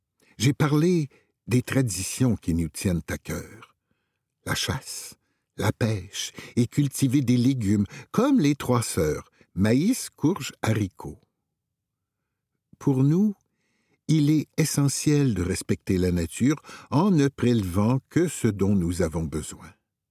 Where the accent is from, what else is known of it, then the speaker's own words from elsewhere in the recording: Wendake, Quebec, Canada; now in Ottawa, Canada; J'ai 20 ans et je suis originaire de Wendake, près de Québec. J'étudie en sciences politiques à l'Université d'Ottawa.